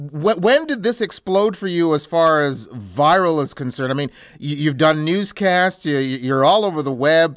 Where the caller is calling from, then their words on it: Canada; I'm calling you from Canada.